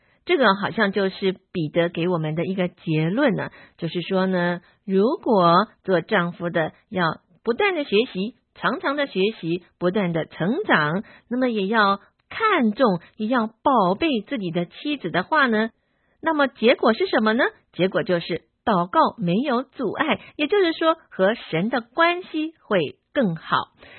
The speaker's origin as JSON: {"language": "Chinese", "country": "China", "said": "当然，我知道我们中国人的文化是比较含蓄的"}